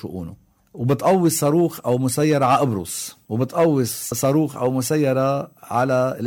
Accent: Lebanon; هل بهمني أنا كلبناني يكون في عندي ناس حاملة سلاح وصواريخ ما بتأتمر من الدولة اللبنانية

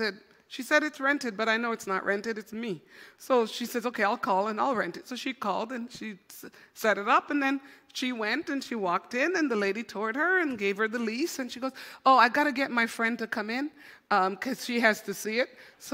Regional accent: Quebec, Canada; I remember growing up in Quebec when I was very, younger teenager, and my parents had moved to Ottawa, and I moved back to Montreal to take the job with Air Canada.

